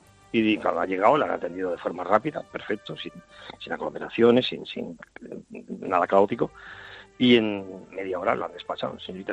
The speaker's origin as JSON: {"language": "Spanish", "country": "Spain", "lives_now": "China", "said": "Yo soy español. Yo soy español, residente con mi sociedad aquí en China"}